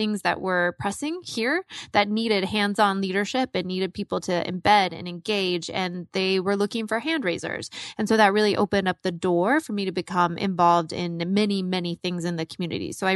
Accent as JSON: {"language": "English", "region": "New York", "country": "United States", "lives_now": "Arizona, United States", "said": "So when I originally moved to Arizona, I came here from New York and I didn't know a lot of people."}